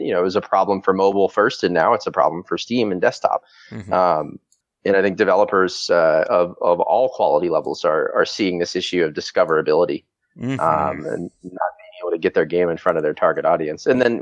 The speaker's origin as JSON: {"language": "English", "region": "West Virginia", "country": "United States", "lives_now": "Los Angeles, United States", "said": "So I'm originally from West Virginia. I live in Los Angeles now."}